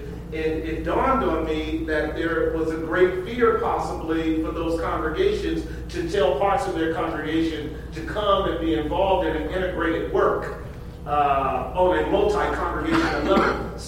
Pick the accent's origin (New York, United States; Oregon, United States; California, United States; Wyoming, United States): California, United States; San Francisco; and I came from San Francisco area. I'm a pastor in San Francisco, 11 years in a startup work.